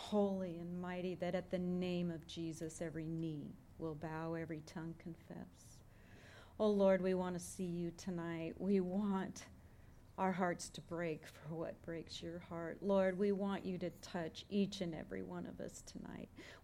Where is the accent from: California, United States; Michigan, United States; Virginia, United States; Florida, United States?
California, United States; Alhambra; also born or lived in Huntington Beach; I was born in Alhambra, California. I lived there till I was 13, and my parents moved to Huntington Beach, which was just bean fields at the time, and oil derricks.